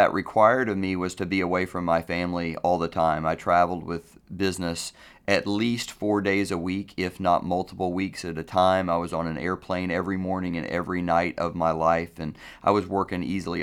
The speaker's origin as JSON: {"language": "English", "town": "Dallas", "region": "Texas", "country": "United States", "said": "I'm from the Dallas area."}